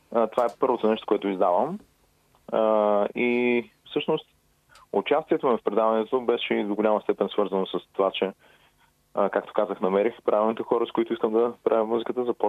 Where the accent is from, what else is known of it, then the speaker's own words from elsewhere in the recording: Burgas, Burgas Province, Bulgaria; от града на … като почнах с нея. От Бургас съм, на 35 години съм вече.